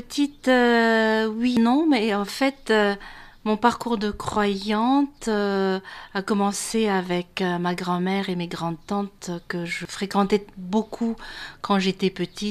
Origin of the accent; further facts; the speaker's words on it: Madagascar; moved away as an adult; now in France; Oui, je suis malgache. Je suis malgache. Donc, je suis venue en France pour faire mes études. J'ai fait mes études à Lyon.